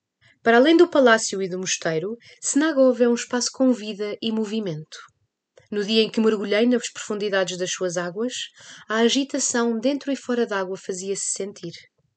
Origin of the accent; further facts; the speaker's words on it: Lisbon, Portugal; Eu, como alfacinha de gema, não cresci perto de lagos, não tenho a cultura nem o hábito de os explorar.